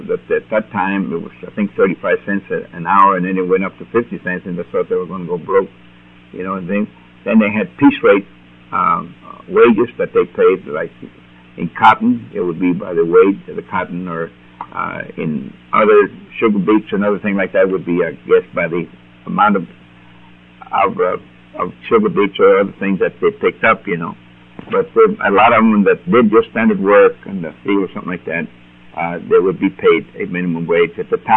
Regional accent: Alice, Texas, United States; I grew up in Alice and graduated from high school there in 1944.

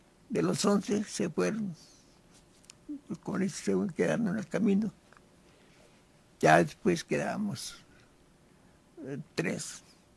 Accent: Morelia, Michoacán, Mexico; born there; Nací en Morelia, Michoacán, el 19 de diciembre de 1918.

